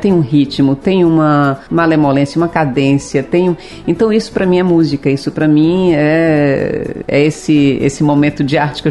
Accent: Banabuiú, Ceará, Brazil; now in Fortaleza, Brazil; eu saí de Banabuiú, vim para Fortaleza, e eu não posso dizer que eu não sou de Fortaleza, como eu não posso dizer que sou totalmente de Banabuiú, até porque, assim, a minha família materna vem toda do Cariri, então eu entendo que eu venho do Cariri.

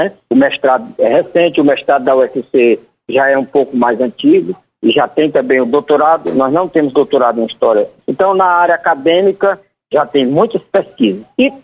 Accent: Capistrano, Ceará, Brazil; A minha dissertação de mestrado, ela é História do Ceará, mas com foco numa experiência da igreja lá na minha cidade, em Capistrano.

